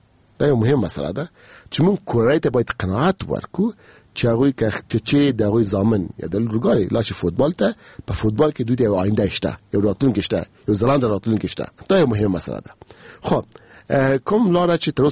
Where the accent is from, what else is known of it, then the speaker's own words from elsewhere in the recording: Afghanistan; مونږ یو افغان یو